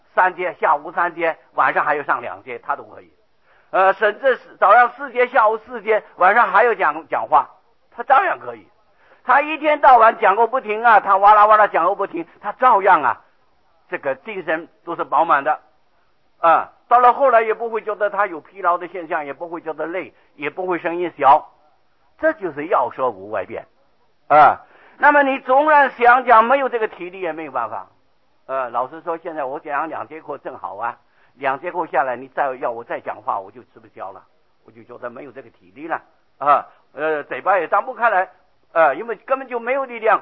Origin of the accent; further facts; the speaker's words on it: Taiwan; 我的故乡狮头山在半山里呀在9岁之前用的水都是挑的啊